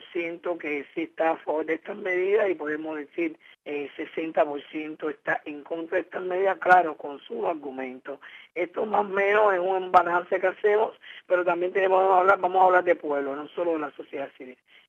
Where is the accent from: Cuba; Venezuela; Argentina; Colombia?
Cuba; nosotros somos dentro de Cuba lo que tenemos que exigirle